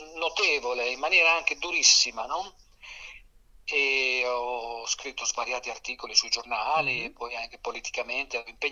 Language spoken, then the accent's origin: Italian; Sassuolo, Emilia-Romagna, Italy; born there; sono appunto nato a Sassuolo, provincia di Modena